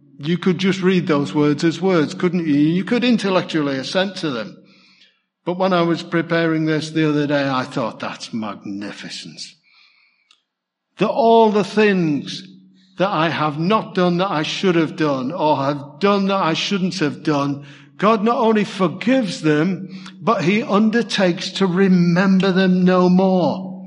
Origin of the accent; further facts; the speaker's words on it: United Kingdom; I mean, we're British, aren't we?